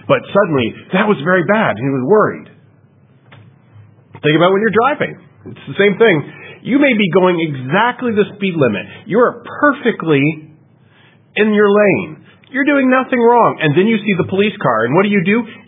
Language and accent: English; Canada; Being Canadian, I would come back and forth across the border many, many times.